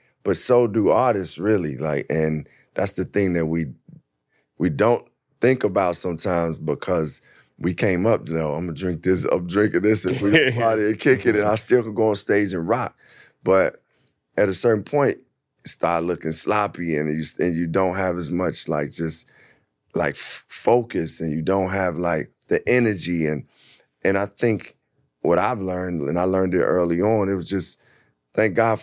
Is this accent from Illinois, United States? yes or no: yes; Chicago, Illinois, United States; I'm like super grateful that I was just born and raised in Chicago